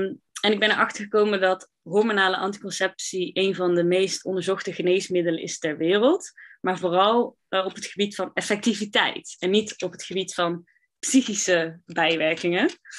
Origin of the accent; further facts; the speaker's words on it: 's-Hertogenbosch, North Brabant, Netherlands; now in Tilburg, Netherlands; inderdaad, wat je net zei. Ik ben 23 jaar, ik kom uit Den Bosch, ik woon nu in Tilburg.